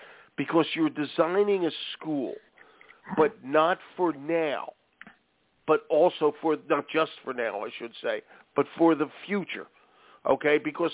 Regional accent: Philadelphia, Pennsylvania, United States; I mean, we're both from Philly. My high school had already lasted 16,000 years.

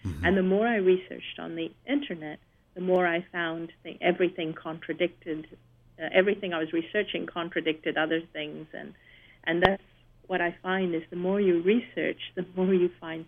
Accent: Hong Kong; then I flew back to my home country of Hong Kong

